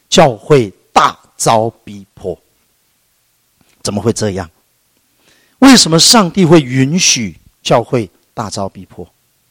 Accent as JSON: {"language": "Chinese", "country": "Taiwan", "said": "但我是举台湾的例子的话，以我的台湾经验来讲"}